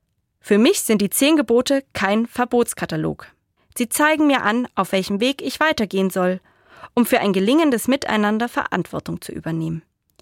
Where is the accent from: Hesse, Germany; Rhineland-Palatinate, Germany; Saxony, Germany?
Saxony, Germany; Ich bin in der Oberlausitz groß geworden